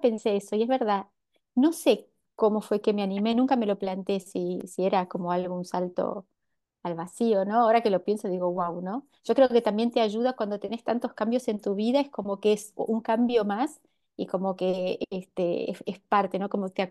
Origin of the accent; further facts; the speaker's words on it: Brazil; also born or lived in Argentina; yo me fui con 3 años, me fui a Brasil y viví toda mi vida allá en varias ciudades